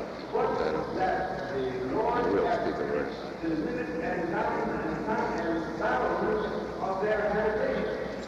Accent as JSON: {"language": "English", "town": "Albuquerque", "region": "New Mexico", "country": "United States", "said": "I'm from Albuquerque, New Mexico, a university town."}